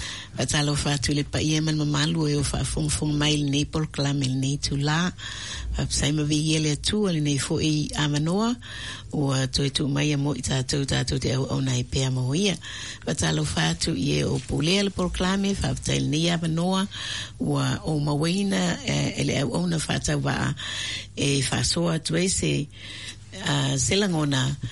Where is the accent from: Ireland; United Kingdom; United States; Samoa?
Samoa; Potasi, Atua; born there; I was born in the Pearl of the Pacific. People call it the Pearl of the Pacific, which is Samoa.